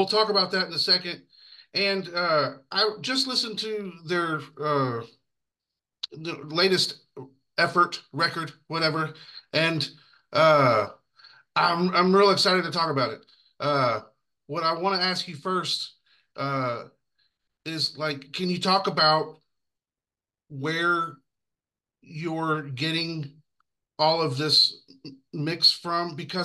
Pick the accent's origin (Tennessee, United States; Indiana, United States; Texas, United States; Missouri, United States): Texas, United States; Dallas; Yeah, I live close to Dallas, and a lot of times I just say I'm from Dallas or something.